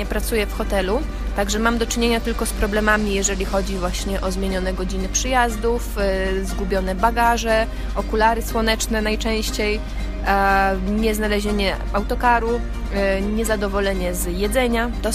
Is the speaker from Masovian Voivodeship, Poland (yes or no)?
yes; Masovian Voivodeship, Poland; now in Greece; Nie, nie, jestem całkowicie z środkowej części, jestem z Mazowsza. Możliwe, że ten grecki jakoś już mi wchodzi na język ojczysty.